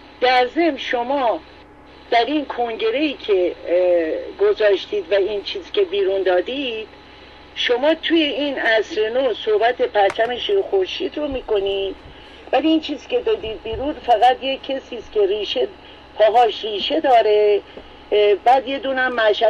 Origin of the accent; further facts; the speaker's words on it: Iran; من به عنوان یک ایرانی